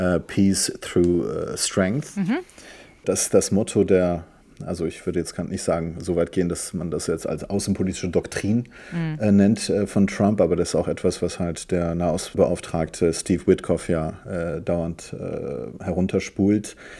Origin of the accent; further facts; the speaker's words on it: Ahvaz, Khuzestan, Iran; also born or lived in Tabriz; ich selbst bin gebürtig aus Tabriz, aus der iranischen Provinz Aserbaidschan, also so eine Art Azeri-Türksprachig, wenn man so möchte, obwohl die Aseris das nicht gerne hören, und auf der anderen Seite, genau, und bin aber in Ahvaz aufgewachsen